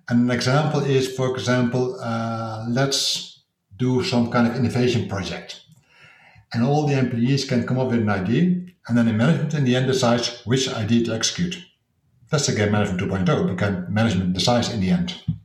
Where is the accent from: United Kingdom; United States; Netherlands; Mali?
Netherlands; I'm from the Netherlands. I'm 46 years old